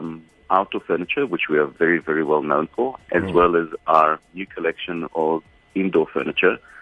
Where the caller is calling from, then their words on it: Cape Town, Western Cape, South Africa; I'm sitting in Cape Town.